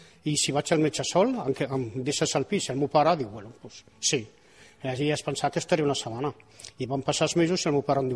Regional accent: Barcelona, Catalonia, Spain; jo soc de Prosperitat. Bueno, jo vaig néixer al Turó de la Peira tocant a Horta. Llavors, als 13 anys, els meus pares van canviar de pis i jo em vaig anar a viure sol al pis que tenia.

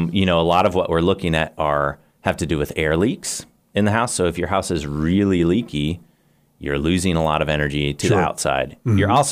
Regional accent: Indiana, United States; now in Radford, United States; Well, so I grew up in Indiana and made my way here.

